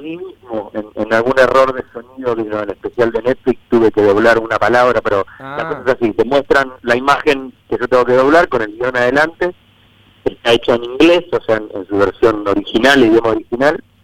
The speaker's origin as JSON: {"language": "Spanish", "town": "Bahía Blanca", "region": "Buenos Aires Province", "country": "Argentina", "tie": "born or raised there", "said": "tiene que ver con mi infancia en Bahía Blanca y demás"}